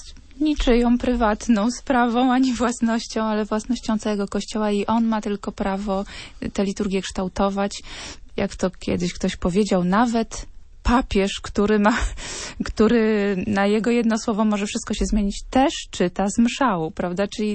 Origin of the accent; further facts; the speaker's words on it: Warsaw, Masovian Voivodeship, Poland; ja pochodzę z Warszawy, z Ursusa